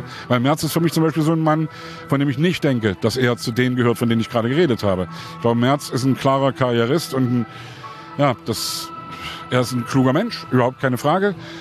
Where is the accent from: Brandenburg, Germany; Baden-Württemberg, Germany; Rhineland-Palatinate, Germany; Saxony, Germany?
Saxony, Germany; Leipzig; Ich komme aus Sachsen, ich komme aus Leipzig.